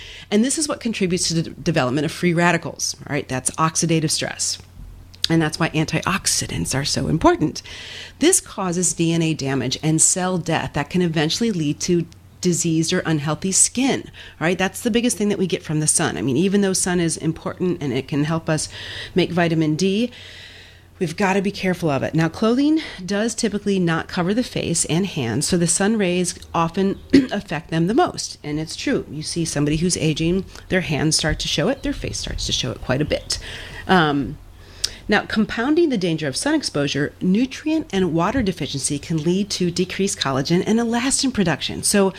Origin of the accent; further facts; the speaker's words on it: Midwest, United States; I grew up in the Midwest, and I remember clearly in my mind